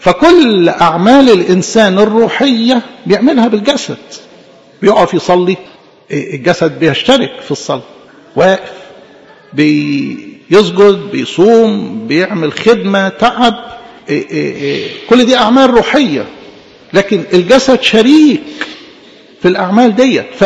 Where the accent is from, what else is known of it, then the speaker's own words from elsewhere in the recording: Egypt; إحنا عندنا في مصر